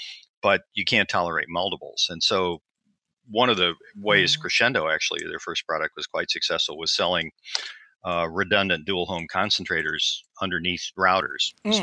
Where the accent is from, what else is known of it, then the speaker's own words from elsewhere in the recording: Detroit, Michigan, United States; I grew up in Detroit. My dad ran market research for General Motors in the 70s.